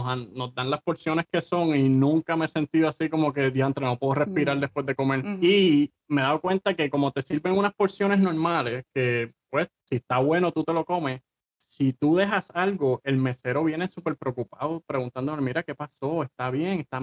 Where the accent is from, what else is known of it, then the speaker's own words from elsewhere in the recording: Puerto Rico; los franceses son así como los puertorriqueños que dicen a las 9 y llegan como a las 12. So, después del primer día dije, ah, si estos son como nosotros, boricos